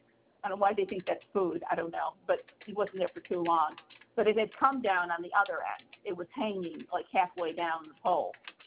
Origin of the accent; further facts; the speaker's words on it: Kingston, New York, United States; but I'm from Kingston, all right, Kingston, New York.